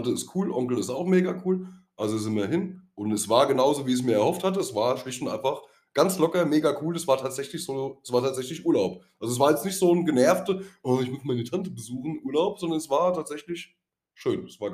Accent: East Germany, Germany; Wir kommen ja alle aus dem Osten.

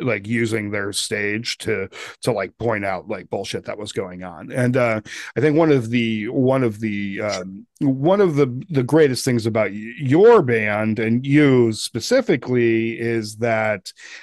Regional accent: Colorado, United States; growing up in Colorado for me, we ended up seeing a lot of Southern California bands.

